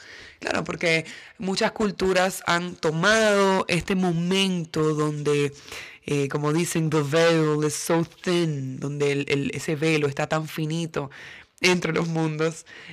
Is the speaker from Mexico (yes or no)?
no; Dominican Republic; born there; yo nací en República Dominicana, pero toda mi historia, todos mis ancestros, todo lo que soy viene del Medio Oriente y de Europa.